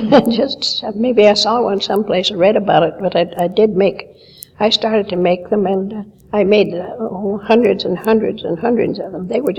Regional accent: North Dakota, United States; I grew up on the North Dakota side.

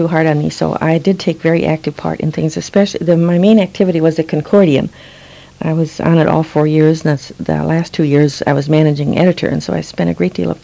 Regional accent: Wisconsin, United States; No, I came from Wisconsin. I was born in northern Wisconsin, but grew up in southern Wisconsin.

